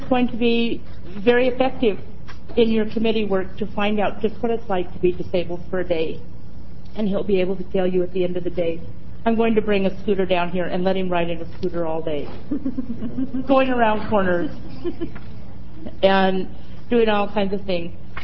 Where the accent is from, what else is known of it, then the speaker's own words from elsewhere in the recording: Portland, Oregon, United States; I'm from Portland.